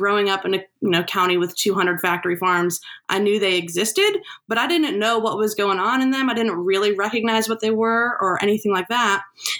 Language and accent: English; Rockwell City, Iowa, United States; So I grew up in Rockwell City, Iowa, which is where I still live. I've never moved away. It's pretty rural, about 1,400 people, if you don't count the prison population.